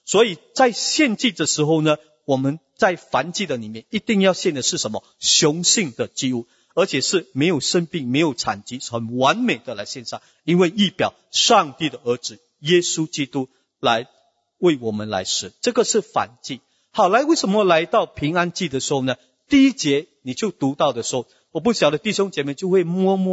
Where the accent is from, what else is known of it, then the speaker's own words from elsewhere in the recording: China; 那我们中国人常常很喜欢在介绍夫妻的时候